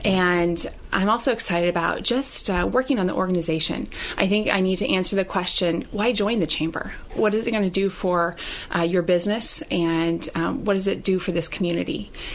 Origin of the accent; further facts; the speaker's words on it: Minneapolis, Minnesota, United States; also born or lived in Grinnell, Iowa / Baraboo, Wisconsin; I actually kind of claim Midwest as home. I was born in Iowa, in Grinnell, Iowa, and lived there for several years and then moved to Baraboo, Wisconsin for a couple of years, but did most of my growing up in the Minneapolis area.